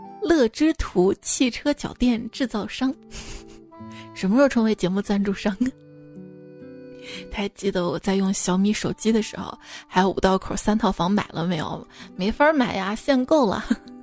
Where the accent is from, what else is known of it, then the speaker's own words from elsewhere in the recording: Shaanxi, China; accent: Shaanxi dialect; 用我们陕西话说试火一哈